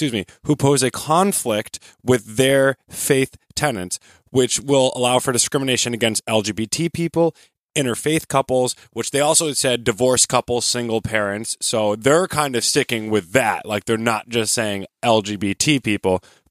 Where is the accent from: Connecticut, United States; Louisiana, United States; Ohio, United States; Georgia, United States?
Connecticut, United States; And that was very proud to say that we're from Connecticut, for someone who's standing up for all Americans